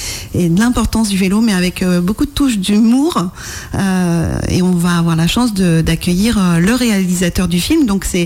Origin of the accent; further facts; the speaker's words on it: Nantes, Pays de la Loire, France; Je viens de l'agglomération nantaise. Je vis dans l'agglomération nantaise